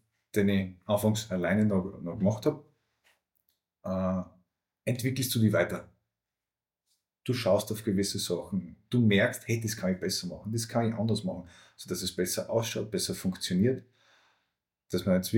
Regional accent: Styria, Austria; Ich komme aus der Steiermark

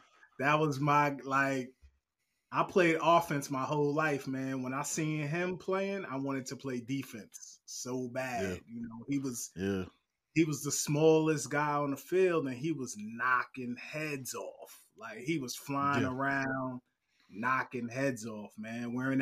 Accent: New York, United States; And I'm from New York. A lot of people don't know. A lot of people in New York are Miami fans, man.

